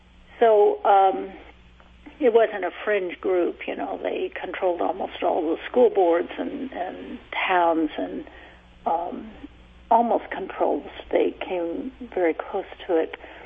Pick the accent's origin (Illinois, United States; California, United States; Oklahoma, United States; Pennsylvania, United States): Oklahoma, United States; I call the first chapter in my memoir of growing up in Oklahoma, Red Diaper Baby with a question mark